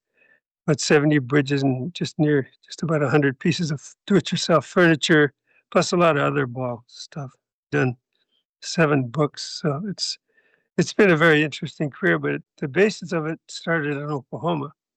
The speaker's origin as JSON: {"language": "English", "country": "Canada", "tie": "born or raised there", "said": "I grew up in Canada, and I was going to go to the University of Manitoba."}